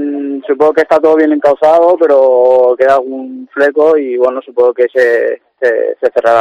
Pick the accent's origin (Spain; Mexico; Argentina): Spain; Alicante, Valencian Community; yo soy herculano y alicantino